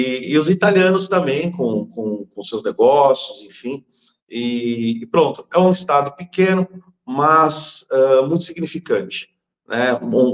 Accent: São Paulo, Brazil; Nós somos de São Paulo, capital, somos natural de São Paulo, capital.

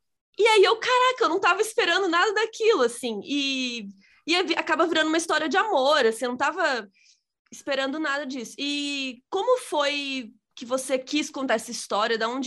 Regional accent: Cuiabá, Mato Grosso, Brazil; Eu sou lá de Cuiabá. Então, quando eu era menina, eu ia ao cinema

